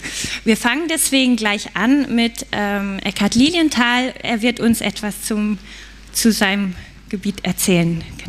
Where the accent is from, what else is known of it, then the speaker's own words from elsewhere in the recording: Switzerland; now in Germany; ich bin aus der Schweiz erst seit kurzem hier